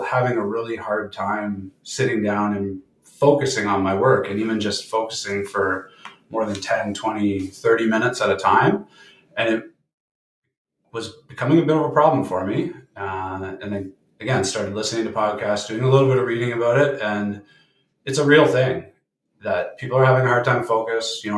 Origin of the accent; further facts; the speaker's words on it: Markham, Ontario, Canada; also born or lived in Thunder Bay; now in Lindsay, Canada; So I grew up in Markham, Ontario, but I've lived kind of all over the place. I spent 5 years in Thunder Bay before moving to Lindsay. My wife and I actually lived in Korea for a year teaching English.